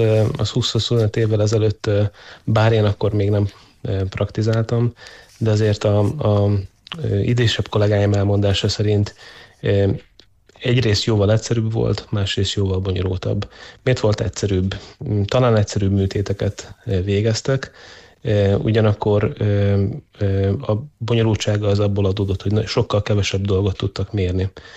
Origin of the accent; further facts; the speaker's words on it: Szeged, Csongrád-Csanád, Hungary; Igazából én egy tőzsgyökeres szegedi vagyok. Annak idején a tanulmányaimat is Szegeden végeztem.